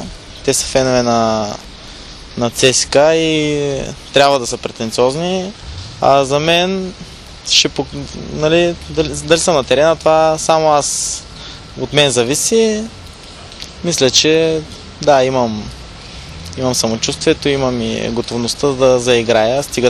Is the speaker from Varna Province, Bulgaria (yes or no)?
no; Sliven, Sliven Province, Bulgaria; Аз съм си от Сливен по принцип